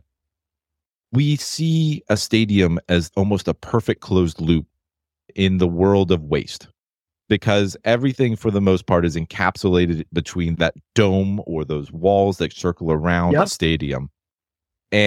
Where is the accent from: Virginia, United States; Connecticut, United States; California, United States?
Virginia, United States; Blacksburg; I grew up in Blacksburg, Virginia, so I'm a Virginia Tech Hokies fan.